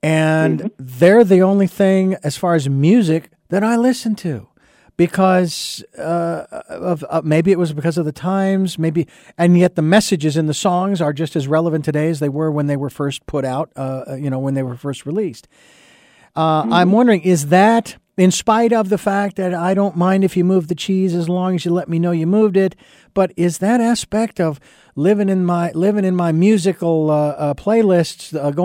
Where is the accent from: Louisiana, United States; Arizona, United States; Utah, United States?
Arizona, United States; Phoenix; I remember as a kid growing up in Phoenix